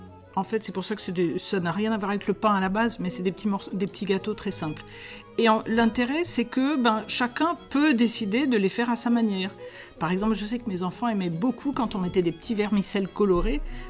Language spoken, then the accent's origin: French; Strasbourg, Grand Est, France; Je viens de Strasbourg. Strasbourg, c'est un endroit un peu plus au nord, où il fait froid en hiver, où il fait nuit assez tôt